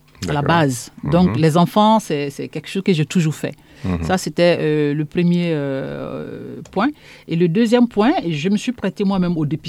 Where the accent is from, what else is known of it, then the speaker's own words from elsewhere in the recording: Burkina Faso; je viens du Burkina Faso